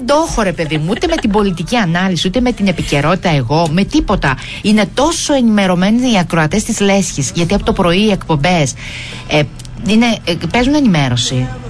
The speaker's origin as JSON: {"language": "Greek", "town": "Magoula", "region": "Thessaly", "country": "Greece", "said": "Είναι από τη Μαγούλα Καρδίτσας, συγχωριανός μου."}